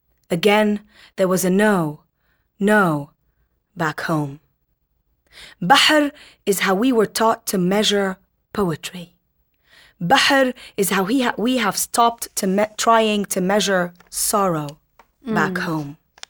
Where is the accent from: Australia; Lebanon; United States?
Lebanon; Tripoli, North Governorate; moved away as an adult; now in Dubai, United Arab Emirates; I'm from originally from Tripoli, Lebanon, which is in the north of Lebanon.